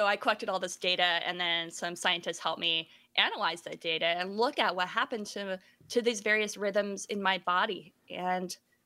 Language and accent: English; Seattle, Washington, United States; born or raised there